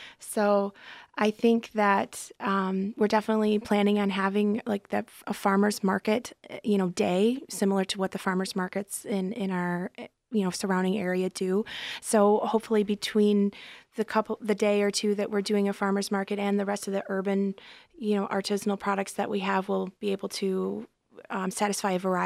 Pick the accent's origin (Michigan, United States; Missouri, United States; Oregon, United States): Michigan, United States; I am from Western Michigan. That's where the dairy farm is located that I grew up on.